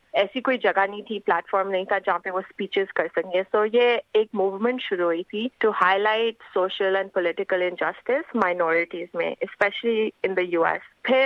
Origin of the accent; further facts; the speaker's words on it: Lahore, Punjab, Pakistan; also born or lived in England / United States; now in Perth, Australia; میں پاکستان سے ہوں اوریجنلی, لاہور سے, اور پچھلے 2 سالوں سے میں پرتھ میں رہ رہی ہوں.